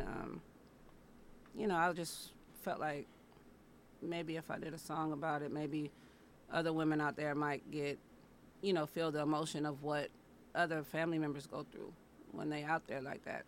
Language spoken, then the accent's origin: English; Oakland, California, United States; I come from Oakland